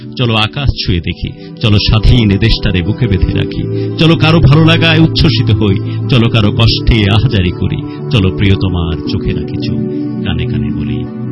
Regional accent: Bangladesh; Of course আমরা বাংলাদেশি।

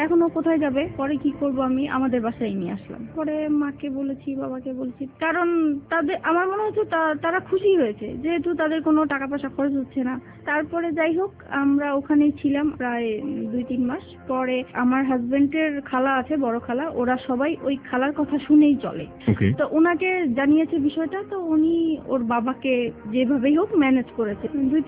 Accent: Dhaka, Dhaka Division, Bangladesh; যেহেতু ঢাকায় বড় হয়েছি

